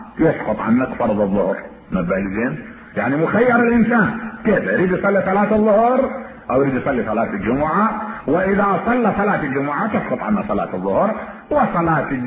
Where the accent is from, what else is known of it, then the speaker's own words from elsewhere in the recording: Iraq; كان عندنا بالعراق